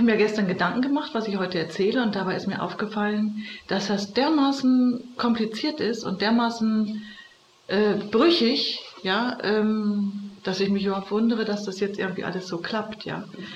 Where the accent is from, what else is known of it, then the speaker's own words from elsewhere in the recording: Northern Germany, Germany; born there; ich bin geboren im Norddeutschen, bin dann nach Bamberg gegangen und kam aber in Bayern überhaupt nicht zurecht. So mit der katholischen Mentalität und mit den Franken da.